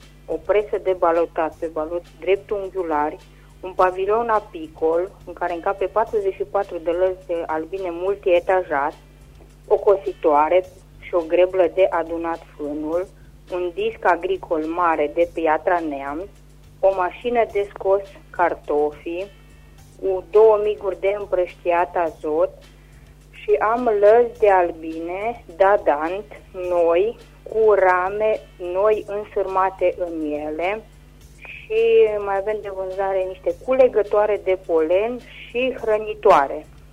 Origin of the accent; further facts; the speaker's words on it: Oravița, Caraș-Severin, Romania; sunt din Oravița